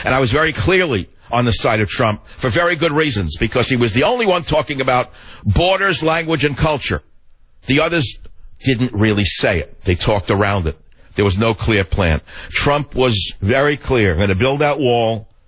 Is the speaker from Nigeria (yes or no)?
no; United States; I'm an American citizen, son of an immigrant